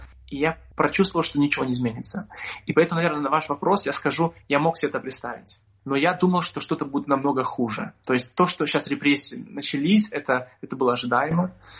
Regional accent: Belarus; А кто мы такие, белорусы?

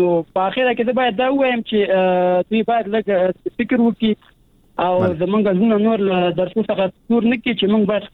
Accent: Afghanistan; موږ د افغانستان خلک یو، دې هېواد کې موږ ژوند کړی، دا مو هېواد دی.

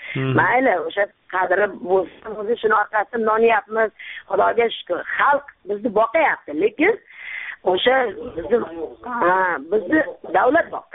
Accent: Samarkand, Samarqand Region, Uzbekistan; Samarqand.

